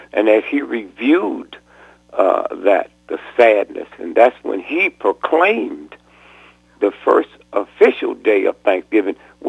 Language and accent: English; Plymouth, Massachusetts, United States; I'm from Plymouth, Massachusetts. I lived there. I've been living there since 1973.